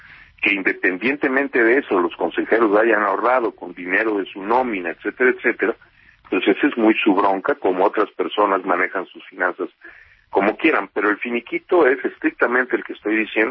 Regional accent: Mérida, Yucatán, Mexico; porque yo vengo de Mérida.

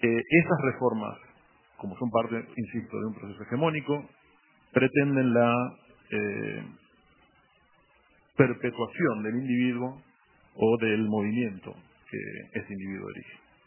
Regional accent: Argentina; Soy argentino.

